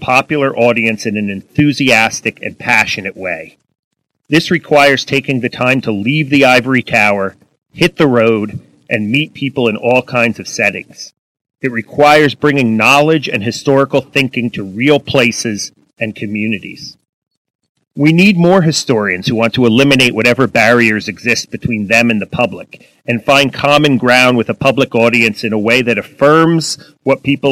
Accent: United States; As an American historian, I want my fellow citizens to think about the past and apply it to the present in a more nuanced way.

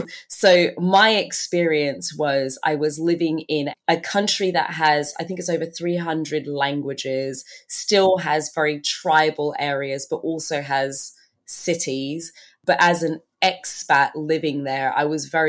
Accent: Turks & Caicos Islands; also born or lived in Bahamas; So I was born in the Bahamas. I'm actually originally from the Turks and Caicos Islands.

